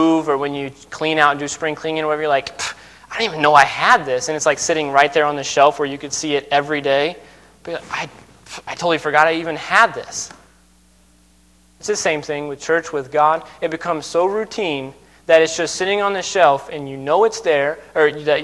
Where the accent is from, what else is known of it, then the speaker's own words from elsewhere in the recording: Minnesota, United States; You can tell I'm from Minnesota because I keep saying Wednesday night.